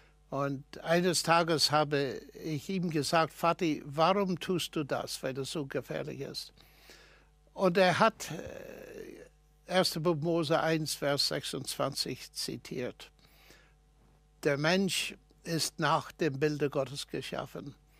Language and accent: German; Northern Ireland, United Kingdom; German is a second language; Ich bin in Nordirland geboren und aufgewachsen. Meine Eltern waren überzeugte und glaubwürdige Christen.